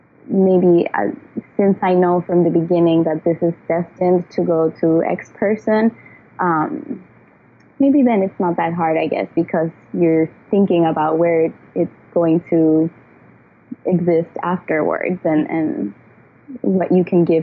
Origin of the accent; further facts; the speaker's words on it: Bayamon, Puerto Rico; Sure. I grew up in Puerto Rico in Bayamon